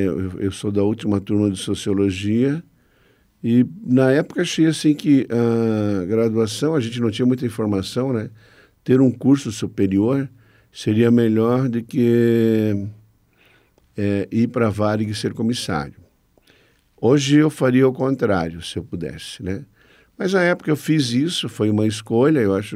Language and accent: Portuguese; Blumenau, Santa Catarina, Brazil; moved away as an adult; now in Curitiba, Brazil; Sou natural da cidade de Blumenau, moro em Curitiba há mais de 40 anos. Hoje eu me considero mais paranaense do que catarinense.